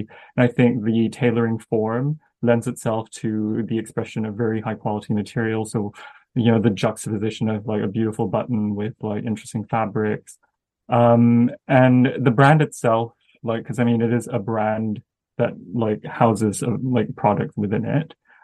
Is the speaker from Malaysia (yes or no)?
yes; Malaysia; obviously growing up in Malaysia.